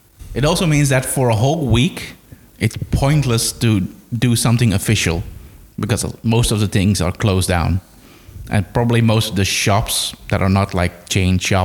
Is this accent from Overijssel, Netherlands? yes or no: no; Noordwijk, South Holland, Netherlands; I'm not really from Nordreckerhout. I'm from Noordwijk. And Noordwijk is not really into carnival.